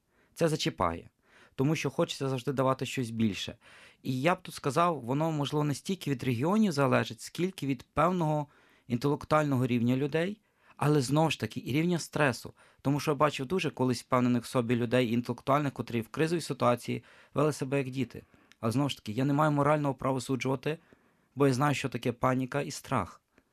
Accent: Sloviansk, Donetsk Oblast, Ukraine; also born or lived in Poland; now in Lviv, Ukraine; Я сам зі Слов'янська. Але вже роками живу у Львові, але перед тим навчався і жив в Польщі.

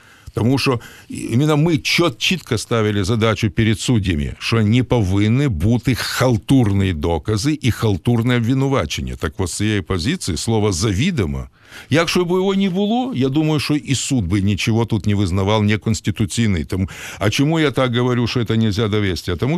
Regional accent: Moldova; also born or lived in Odesa; Я ж з Молдови і вивчав в школі доволі ні українською

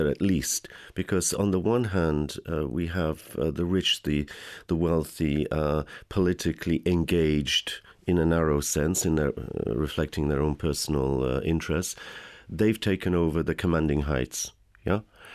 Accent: United Kingdom; I'm from Britain.

